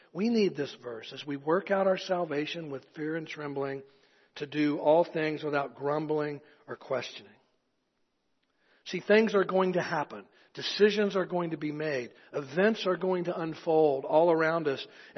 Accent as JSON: {"language": "English", "town": "Chattanooga", "region": "Tennessee", "country": "United States", "said": "I'm from East Tennessee, Chattanooga, most of you know."}